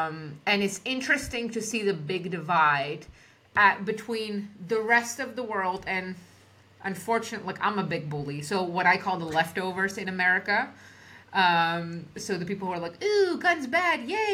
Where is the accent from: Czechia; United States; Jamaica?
Czechia; English is a second language; moved away; also born or lived in Netherlands / Belgium / United Kingdom; so I'm from East Europe, born in East Europe, Czech Republic, lived in the Netherlands, lived in Belgium, lived in the UK, lived in several countries, traveled the world, speak 9 languages.